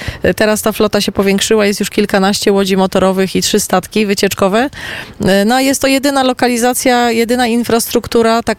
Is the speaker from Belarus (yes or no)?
no; Gliwice, Silesian Voivodeship, Poland; Tak, ja pochodzę z Gliwic